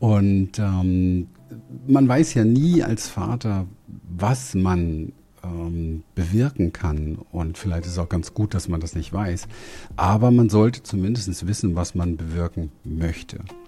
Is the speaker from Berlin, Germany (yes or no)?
yes; Berlin, Germany; born or raised there